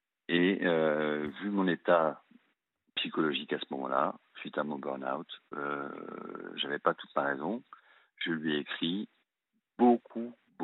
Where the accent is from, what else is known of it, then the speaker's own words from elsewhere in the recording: Brittany, France; je finis par réussir à aller dans ma région d'origine, ou la Bretagne